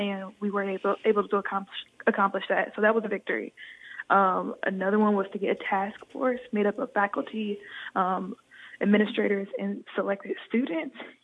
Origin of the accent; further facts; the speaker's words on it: St. Louis, Missouri, United States; Because though, like, I'm from St. Louis, we could stand in solidarity.